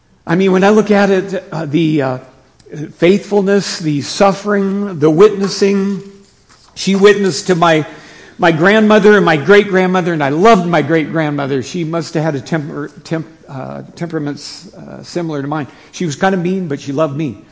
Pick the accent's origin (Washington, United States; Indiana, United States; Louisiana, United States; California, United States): Washington, United States; Seattle; And when I was in Seattle, growing up in Seattle, I went to a church